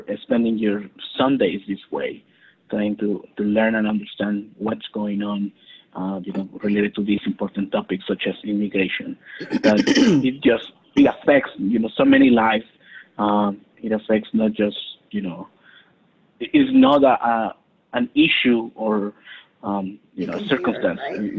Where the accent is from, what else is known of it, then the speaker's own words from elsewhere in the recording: Mexico; English is a second language; moved away as an adult; now in Pittsburgh, United States; I'm an immigrant myself. As Bobby mentioned, I came here from Mexico. I relocated almost now 10 years ago. Actually 12 years ago. I relocated from Mexico.